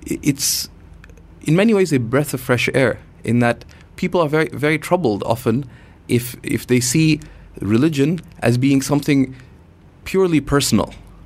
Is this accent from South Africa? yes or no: no; Canada; my origins are in India and Pakistan, and having grown up in much of my life as well in developing countries, though I'm a Canadian